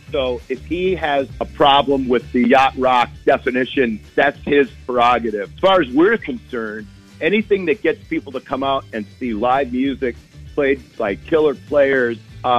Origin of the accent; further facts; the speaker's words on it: Wisconsin, United States; We are. We're all from Dane County, Wisconsin.